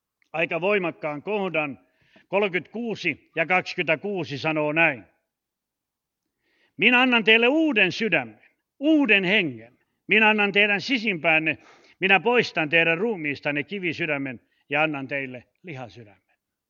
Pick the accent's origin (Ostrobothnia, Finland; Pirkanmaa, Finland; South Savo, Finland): Ostrobothnia, Finland; meillä Pohjanmaalla sanotaan vain gruppi.